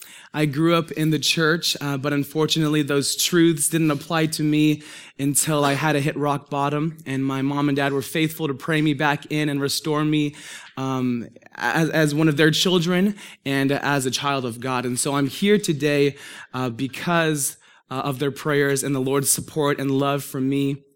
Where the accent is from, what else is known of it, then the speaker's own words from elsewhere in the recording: Murrieta, California, United States; We're from Murrieta, so we live in a big bowl, and so mountains are everywhere.